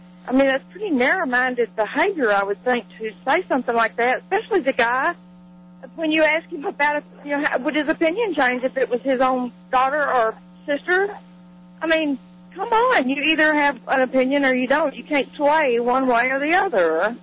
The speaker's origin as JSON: {"language": "English", "town": "Cleveland", "region": "Texas", "country": "United States", "said": "About 50 miles north of Houston, a little town called Cleveland."}